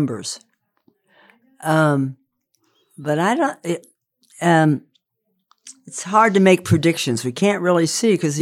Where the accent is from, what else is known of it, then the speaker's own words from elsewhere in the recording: Indiana, United States; I'm from Indiana. I live in a small town now, and I was, raised in a small town.